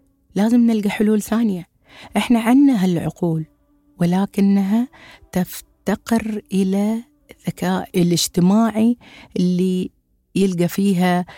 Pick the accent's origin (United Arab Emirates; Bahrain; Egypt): United Arab Emirates; accent: Emirati; لهجتنا الاماراتيه